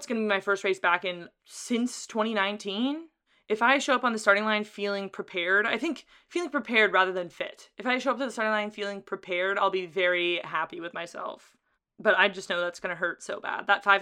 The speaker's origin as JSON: {"language": "English", "town": "Carlsbad", "region": "California", "country": "United States", "tie": "born or raised there", "said": "April 2nd is the Carlsbad 5000. It's a big 5K. It's pretty flat. It's in my hometown."}